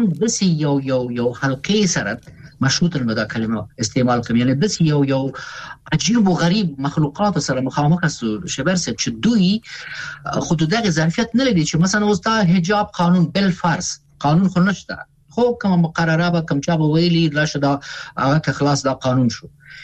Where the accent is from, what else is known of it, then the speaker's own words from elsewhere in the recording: Afghanistan; ځکه چې مونږ افغانان یو، کنه وطن خو زموږ دی